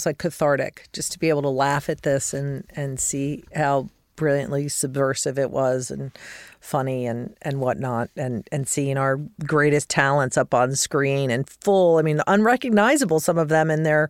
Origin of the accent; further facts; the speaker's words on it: Denver, Colorado, United States; We're both from Denver-ish. I know you moved out when you were young, but I grew up in Denver.